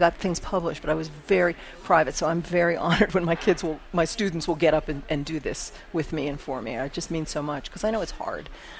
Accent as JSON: {"language": "English", "town": "Pittsburgh", "region": "Pennsylvania", "country": "United States", "said": "My dear Pittsburgher, I'm from Pittsburgh"}